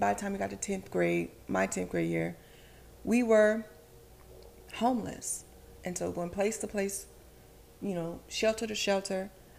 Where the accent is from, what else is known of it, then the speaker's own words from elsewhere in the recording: Orlando, Florida, United States; I'm from Orlando, so we were moving all up and down Orlando.